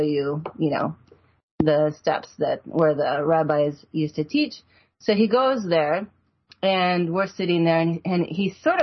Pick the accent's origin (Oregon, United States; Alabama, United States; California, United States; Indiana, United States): Oregon, United States; I grew up in Oregon.